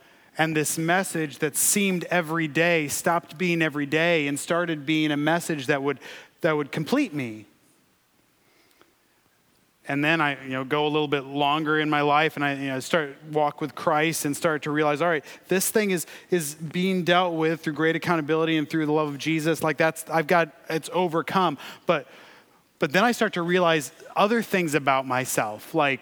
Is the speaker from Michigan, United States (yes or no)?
yes; Michigan, United States; now in Texas, United States; My mom played an organ in our Independent Baptist Church in Michigan. Yes, I'm from Michigan. I'm a Yankee. I'm sorry. I married a Texan, though.